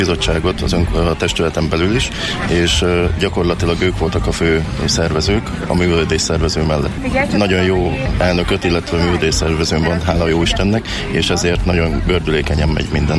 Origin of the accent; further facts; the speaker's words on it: Jászszentandrás, Jász-Nagykun-Szolnok, Hungary; born there; Itt születtem, Jász Szent Andráson, mindenki ismer.